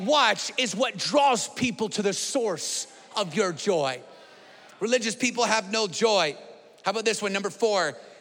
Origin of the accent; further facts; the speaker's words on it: Texas, United States; And we're from Texas, y'all